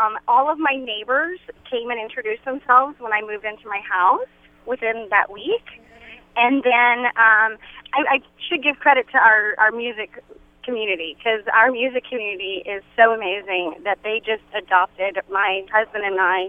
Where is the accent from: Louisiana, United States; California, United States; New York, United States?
Louisiana, United States; New Orleans; now in Seattle, United States; I did. I moved from New Orleans about 8 years ago now.